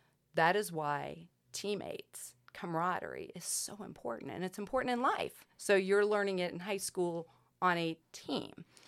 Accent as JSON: {"language": "English", "town": "Calhoun", "country": "United States", "said": "So, you know, now when I say I'm from Calhoun, I will say my legs are the same size and these are my teeth."}